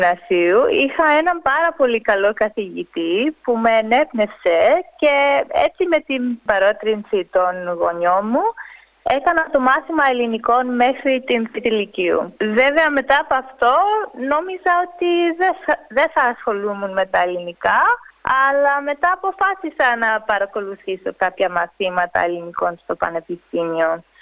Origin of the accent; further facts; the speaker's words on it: Melbourne, Victoria, Australia; Εγώ γεννήθηκα και μεγάλωσα στη Μελβούρνη, με ελληνική καταγωγή από την Ήμβρο και την Αλεξάνδρεια.